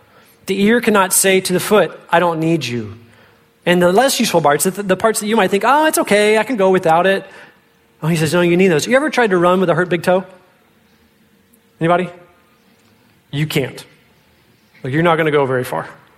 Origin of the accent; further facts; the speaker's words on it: Fort Worth, Texas, United States; I was praying and hoping that the Lord would give an opportunity to come back to my hometown, Fort Worth, to pastor.